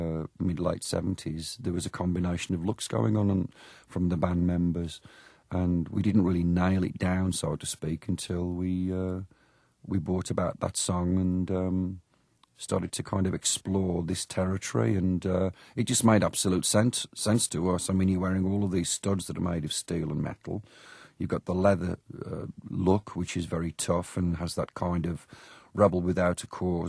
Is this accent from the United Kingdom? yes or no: yes; England, United Kingdom; growing up in England as I did, I was born in 1951